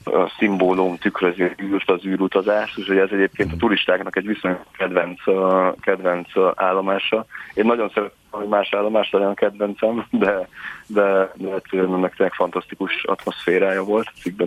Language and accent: Hungarian; Hungary; amikor mondtam, hogy Magyarországról jöttem